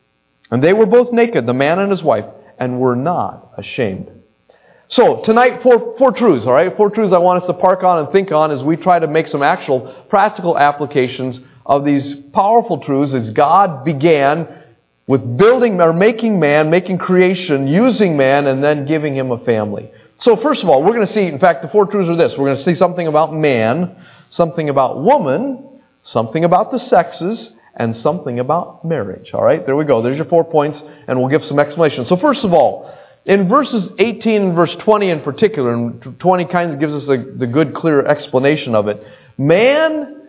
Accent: Denver, Colorado, United States; born there; and of course I remember I was born in Denver, Colorado, so the manly men, we were cowboys, all right?

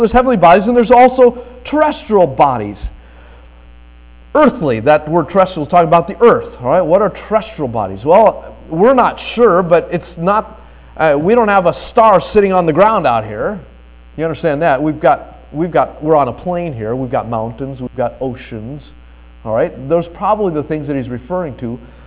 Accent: Colorado, United States; born there; Folks, I was born in the Colorado Rockies.

